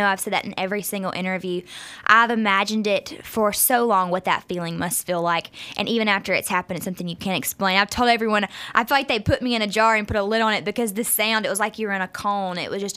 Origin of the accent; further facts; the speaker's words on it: West Monroe, Louisiana, United States; I grew up in West Monroe. I graduated from West Monroe High School in 2010